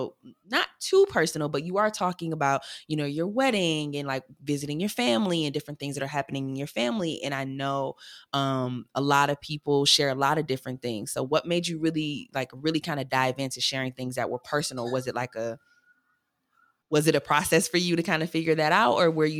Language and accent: English; Michigan, United States; Like I'm originally from Michigan, so I'm like, when would I ever?